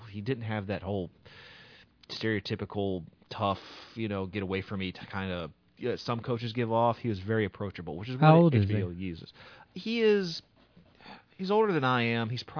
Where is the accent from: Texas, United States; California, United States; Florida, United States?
Texas, United States; I grew up in Texas, so football was king.